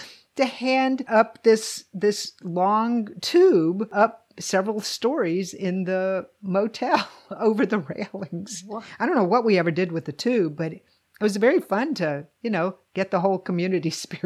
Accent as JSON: {"language": "English", "town": "Lynchburg", "region": "Virginia", "country": "United States", "said": "I'm from Lynchburg."}